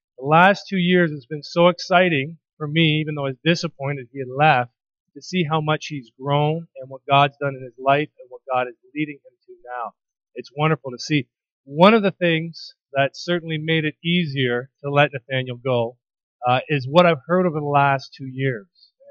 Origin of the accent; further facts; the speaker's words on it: London, Ontario, Canada; I grew up in London, was born and raised here. Both my wife and I have almost spent our entire life within about 2 miles of this church. We still live 2 minutes away